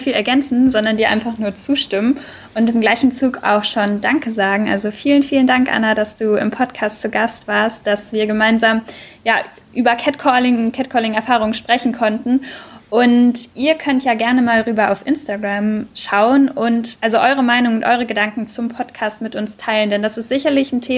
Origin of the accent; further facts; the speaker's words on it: Hanover, Lower Saxony, Germany; wir kommen jetzt beide aus Hannover